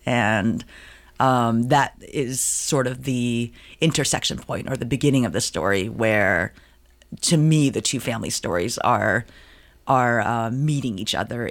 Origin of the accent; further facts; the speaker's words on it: San Francisco Bay Area, California, United States; I was born a couple years later. And I grew up in the Chinese-American enclaves in the San Francisco Bay Area.